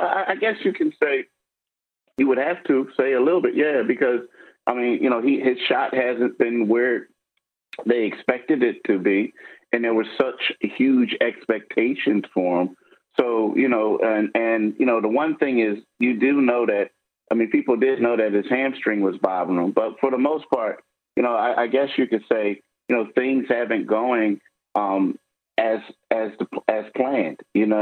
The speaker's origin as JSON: {"language": "English", "town": "Philadelphia", "region": "Pennsylvania", "country": "United States", "said": "I'm a Philadelphian, I'm not really a Geno and Pat's guy."}